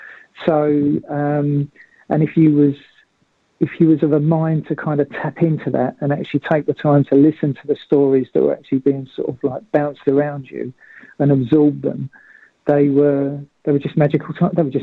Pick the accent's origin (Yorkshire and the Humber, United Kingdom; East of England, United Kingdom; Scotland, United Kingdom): East of England, United Kingdom; I grew up in Essex. And I'm still living in Essex, actually. But this, which isn't too far from London